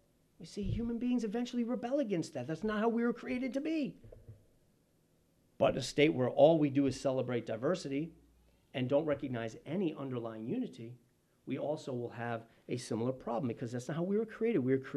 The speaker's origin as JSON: {"language": "English", "town": "Pine Bush", "region": "New York", "country": "United States", "tie": "born or raised there", "said": "you couldn't get more different than, for me, a little kid growing up in Pine Bush, New York."}